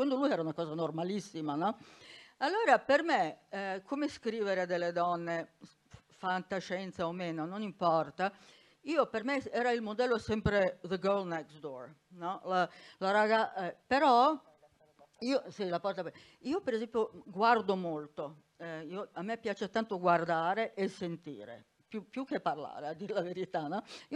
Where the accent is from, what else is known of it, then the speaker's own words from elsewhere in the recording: Serbia; suo amante va a fare la guerra in Serbia, che è il mio paese